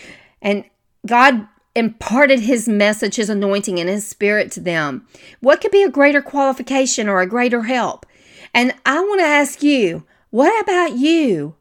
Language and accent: English; the South, United States; My voice is quirky, for heaven's sake. I'm from the South.